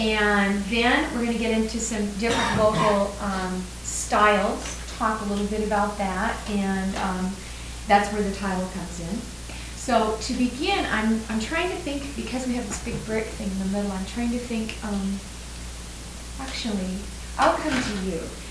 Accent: Bellingham, Washington, United States; I'm from Bellingham, Washington, and I went to Western Washington University.

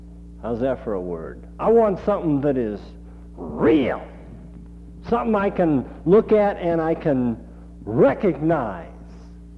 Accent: Indiana, United States; I mean, I'm from Indiana, and we got covered bridges up the kazoo

